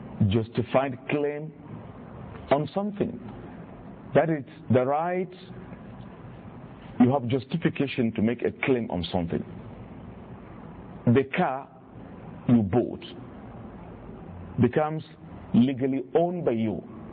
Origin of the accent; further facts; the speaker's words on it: Nigeria; it is my right as a Nigerian to be educated, to be sheltered, to be properly taken care of health-wise